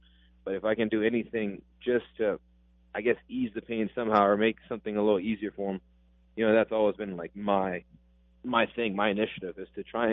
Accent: Hawaii, United States; You know, growing up in Hawaii, cornhole isn't the first thing you learn how to play, but, you know, being in the Midwest for a little while

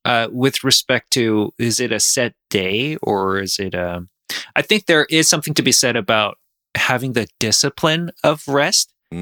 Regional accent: South Korea; now in Canada; I grew up in South Korea. My family moved to Canada in the early 90s.

